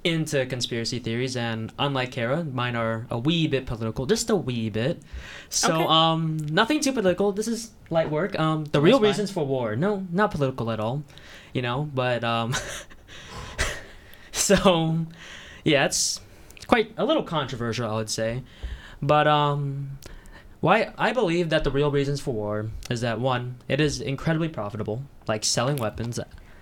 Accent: United States; You could tell we're American by the fact that we don't know geography.

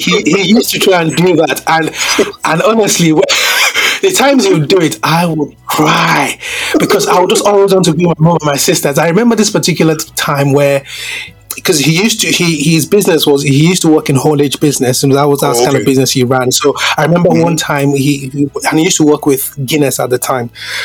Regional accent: Nigeria; So obviously, you know, I grew up in Nigeria, like, you know, mm-hmm. all of us did, yeah.

